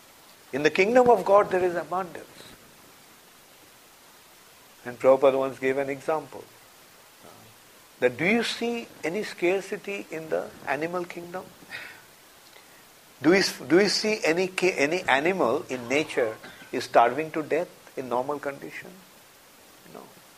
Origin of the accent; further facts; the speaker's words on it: India; I was brought up in India, born and brought up in India.